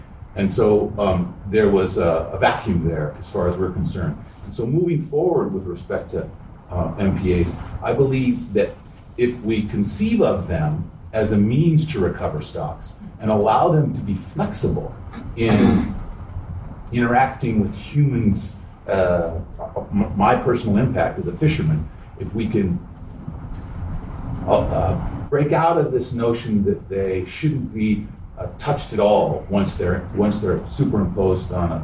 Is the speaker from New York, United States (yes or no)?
no; Santa Barbara, California, United States; I'm a lifelong commercial fisherman from Santa Barbara. I was born in Santa Barbara.